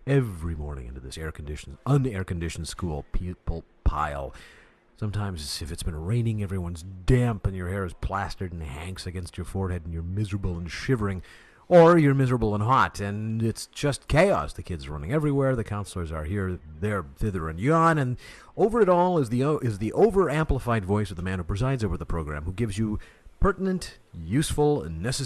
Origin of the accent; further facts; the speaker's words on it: Fargo, North Dakota, United States; When I was growing up in Fargo